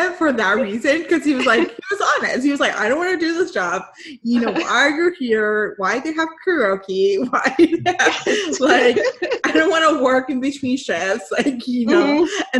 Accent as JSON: {"language": "English", "country": "Puerto Rico", "tie": "born or raised there", "said": "I grew up in Puerto Rico. I grew up basically right off the airport."}